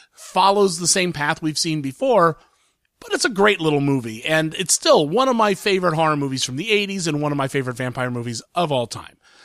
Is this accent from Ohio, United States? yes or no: yes; Columbus, Ohio, United States; I grew up in Columbus, Ohio.